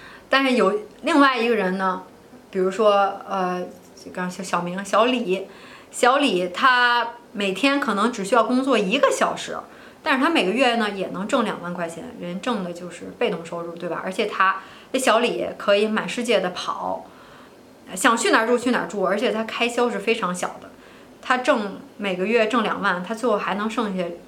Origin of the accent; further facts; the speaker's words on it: Beijing, China; 比如说他住在北京或者说上海，就北京是我家乡，就说北京吧，污染挺严重的，人多车多